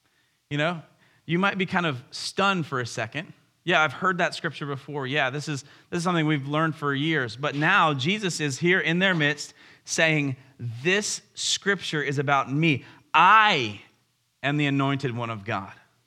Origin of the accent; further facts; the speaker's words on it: Powhatan, Virginia, United States; I'm so glad, even though I grew up in Powhatan, this is my hometown.